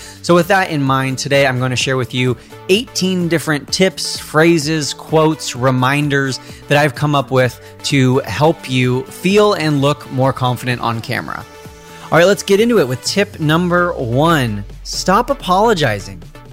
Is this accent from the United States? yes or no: yes; California, United States; I'm a Californian, so I know what we're talking about here.